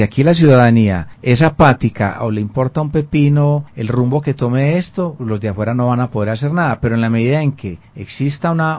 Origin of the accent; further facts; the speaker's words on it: Colombia; los principales responsables de lo que ocurre en Colombia somos los colombianos.